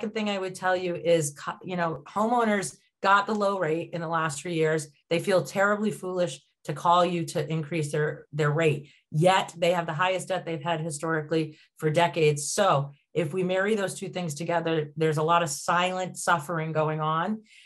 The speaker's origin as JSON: {"language": "English", "town": "Laconia", "region": "New Hampshire", "country": "United States", "tie": "born there", "said": "I was born in Laconia, New Hampshire. So for all you bike enthusiasts, Laconia is one of the largest bike hubs."}